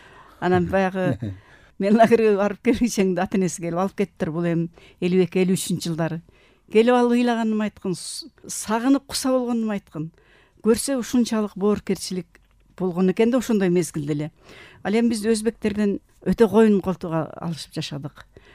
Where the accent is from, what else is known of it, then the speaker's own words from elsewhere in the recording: Osh, Osh Region, Kyrgyzstan; менин деле өзүм Оштукмун. Биз өзбектер менен коюн колтук алыша жашадык.